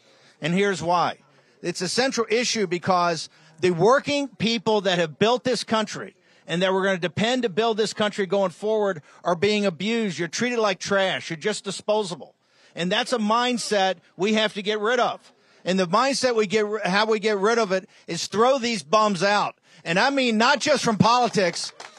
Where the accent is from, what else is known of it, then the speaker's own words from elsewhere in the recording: Norfolk, Virginia, United States; born there; Now, I was born in Norfolk back in the days when that was a great, great railroad, right?